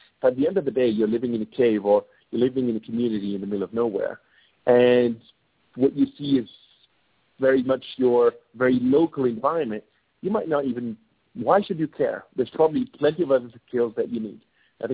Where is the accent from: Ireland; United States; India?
India; Yes, I'm Indian, but whether I'm a Punjabi or whether I'm a Tamilian is a very different thing.